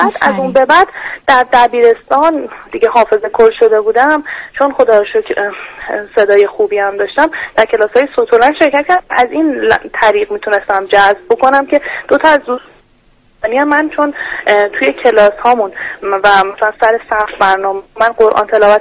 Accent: Isfahan, Iran; بنده 28 سالمه، اهل اصفهان هستم.

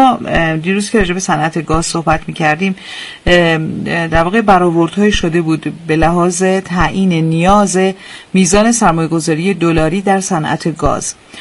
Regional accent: Iran; من به عنوان یک ایرانی و خیلی همه ایرانی ها از خداشونه که این اتفاق بیفته

